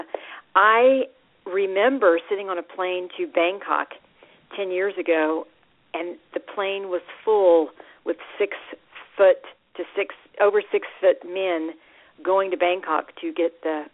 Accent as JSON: {"language": "English", "region": "Texas", "country": "United States", "accent": "Texan", "said": "I know, y'all. I know. It's true. I can't help it. I'm from Texas."}